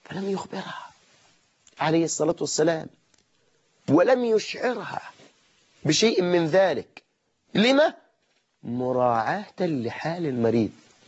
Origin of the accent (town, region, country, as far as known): Egypt